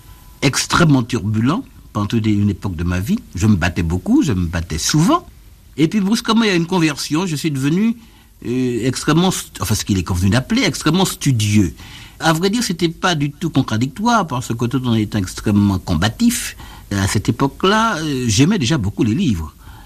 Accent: Martinique; moved away as an adult; c'est avec volupté qu'après mon bachot, j'ai quitté la Martinique. J'ai dit, ouf, en fait, je m'en vais.

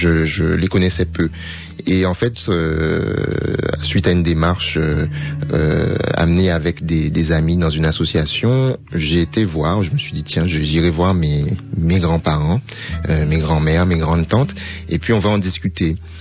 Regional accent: Guadeloupe; quand je dis que je suis français, que j'ai grandi en Guadeloupe et que je suis français.

